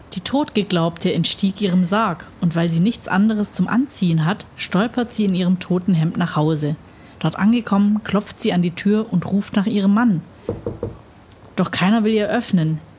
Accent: Baden-Württemberg, Germany; Ich komme aus dem Schwarzwald.

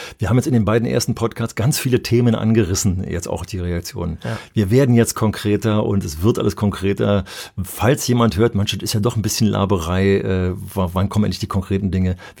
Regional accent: Berlin, Germany; in der Zeit wurde bei uns in Berlin zum Beispiel das Schulverfassungsgesetz diskutiert mit ganz viel Mitwirkung.

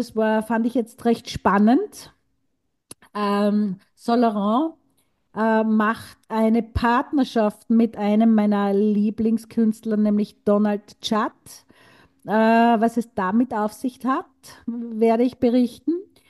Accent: Graz, Styria, Austria; in meiner Heimat Graz

